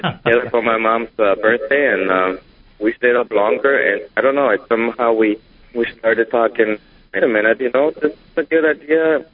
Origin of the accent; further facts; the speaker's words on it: Austria; now in United States; especially since I started living over here in the States, we're both from Austria